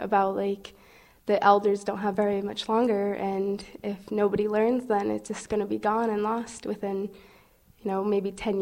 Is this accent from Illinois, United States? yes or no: no; Arlee, Montana, United States; I grew up in Arlee on the Flathead Reservation, and my mother worked as a Salish teacher at Nkusum a couple years ago